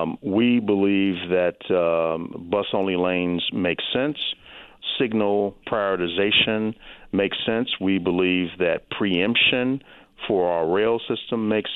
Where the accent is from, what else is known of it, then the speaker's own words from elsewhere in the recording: Chicago, Illinois, United States; The closest one, I think, is Chicago, actually my hometown.